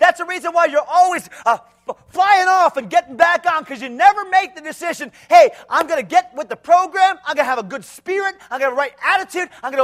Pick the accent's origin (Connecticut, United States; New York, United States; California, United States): Connecticut, United States; I grew up in Connecticut.